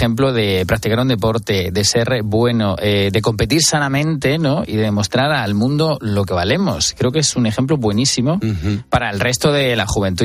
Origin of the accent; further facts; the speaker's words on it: Murcia, Region of Murcia, Spain; comento con gente de mi tierra es como, oye, que no se le olvide a los medios de comunicación decir que es de Murcia, del Palmar.